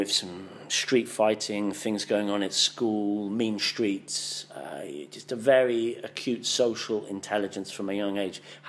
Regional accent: United Kingdom; my frame has changed for my interactions with service people, being British. You know, we don't want to tread on any toes.

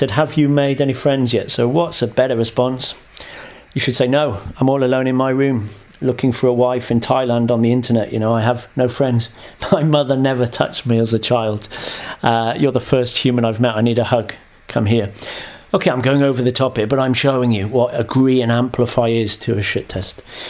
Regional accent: London, United Kingdom; now in Russia; And here in Russia, I'm saying, yeah, I'm from London.

